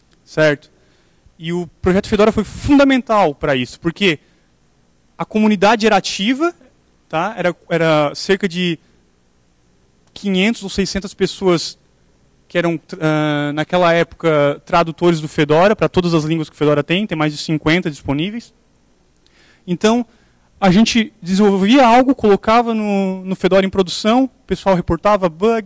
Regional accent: Santa Catarina, Brazil; eu sou de Santa Catarina, sou brasileiro, lógico

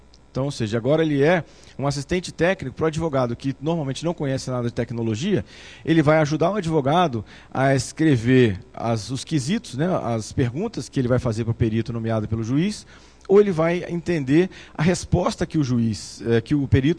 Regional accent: Vitória, Espírito Santo, Brazil; lá em Vitória, eu sou do Espírito Santo de Vitória

